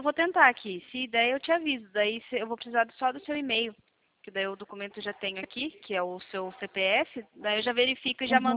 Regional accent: Sorocaba, São Paulo, Brazil; pertinho daqui onde eu sou de Sorocaba.

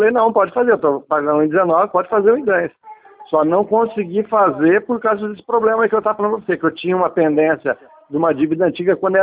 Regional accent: Glicério, São Paulo, Brazil; Eu sou de Glicério, da minha cidade. Mas a minha agência é Birigui.

